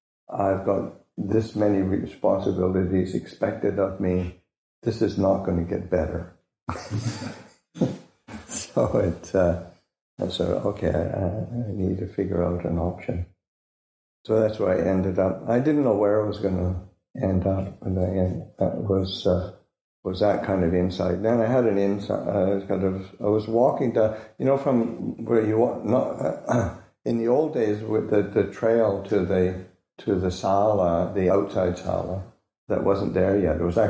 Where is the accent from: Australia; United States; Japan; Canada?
Canada; because I grew up in Canada, so I was very suspicious of Americans.